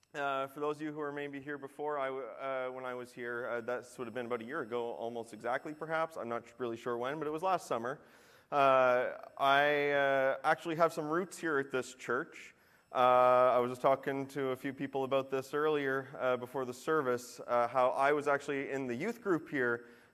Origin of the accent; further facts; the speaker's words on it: Nash Creek, New Brunswick, Canada; But if you get to live in the country like I did growing up, I grew up over in Nash Creek, for those of you who know where that is